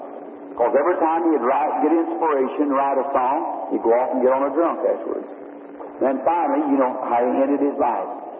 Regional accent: United States; born there; I mean it, and I'm an American. I was born here in America.

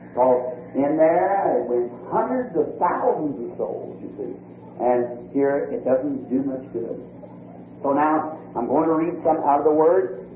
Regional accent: United States

